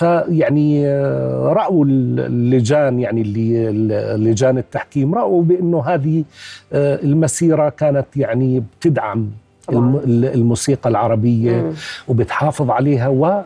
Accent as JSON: {"language": "Arabic", "country": "Jordan", "said": "إحنا بالأردن هاي كلها إنجازات للبلد، وإحنا أبناء البلد هذا،"}